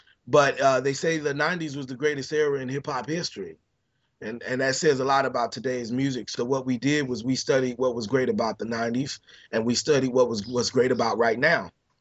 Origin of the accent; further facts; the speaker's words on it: Chicago, Illinois, United States; also born or lived in New York; now in Los Angeles, United States; and I was in New York for 4 or 5 years during that time. And then I came to LA, and I'm originally from Chicago.